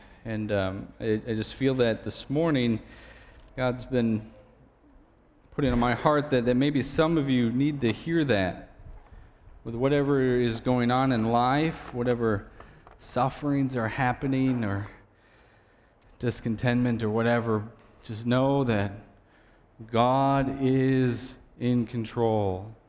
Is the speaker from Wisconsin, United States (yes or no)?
yes; La Crosse, Wisconsin, United States; I'm from the La Crosse area.